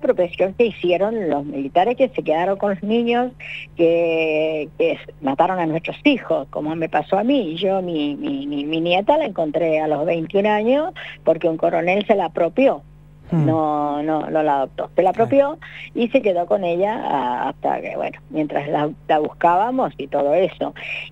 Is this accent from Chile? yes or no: yes; Temuco, Araucanía, Chile; born there; Sí, yo nací en Temuco.